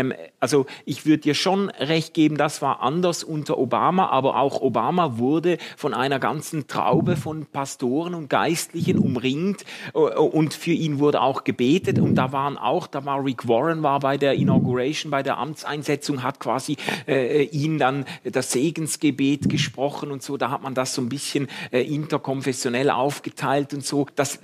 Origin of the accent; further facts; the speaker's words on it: Switzerland; hätte man sich jetzt als Schweizer an vielen Stellen die Augen gerieben